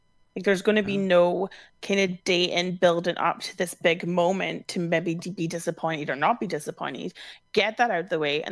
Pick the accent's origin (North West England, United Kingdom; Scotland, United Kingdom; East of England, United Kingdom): Scotland, United Kingdom; I'm Scottish. We're really stingy.